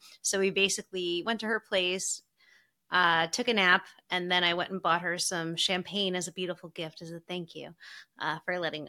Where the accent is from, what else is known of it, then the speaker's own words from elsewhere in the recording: New York, United States; I think the reason I never knew what a positioning flight was is because I grew up in New York. I had three airports